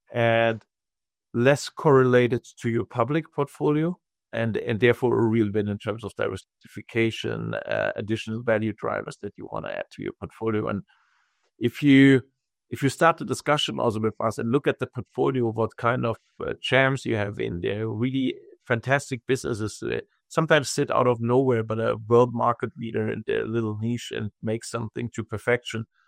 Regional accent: Germany; I'm from Germany.

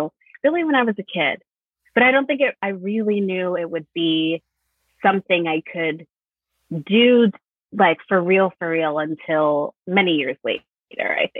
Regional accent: Connecticut, United States; I grew up in Connecticut, like my protagonist.

